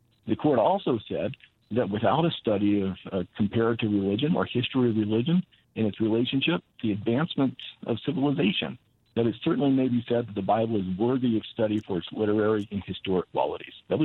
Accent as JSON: {"language": "English", "town": "Pineville", "region": "Louisiana", "country": "United States", "tie": "born or raised there", "moved": "as an adult", "lives_now": "North Dakota, United States", "said": "I grew up in Louisiana. And I moved up to North Dakota 10 years ago. I grew up in a little town called Pineville."}